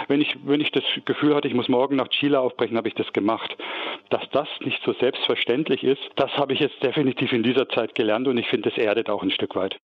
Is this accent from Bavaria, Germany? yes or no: yes; Ludwigstadt, Bavaria, Germany; Ich bin aufgewachsen in Ludwigstadt, was ja nicht weit entfernt ist von Saalfeld, allerdings auf westlicher Seite des Zaunes. In kleinen Städtchen also aufgewachsen, in 3 Richtungen, wo ich geguckt habe, war der Zaun.